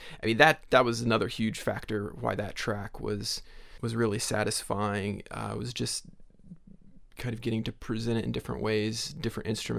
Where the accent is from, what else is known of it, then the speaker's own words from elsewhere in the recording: Tennessee, United States; moved away as an adult; also born or lived in Nashville; now in Los Angeles, United States; I'm from East Tennessee, but I lived in Nashville for 5 years, I think. Went to college there, and before I moved to LA.